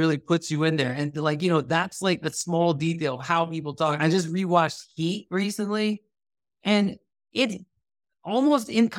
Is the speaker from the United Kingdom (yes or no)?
no; Thailand; now in United States; I am Pakistani, but I grew up in Thailand, but I was born in the U.S. I've lived all over the U.S., right? So it's like, yeah, I am like kind of nomadic.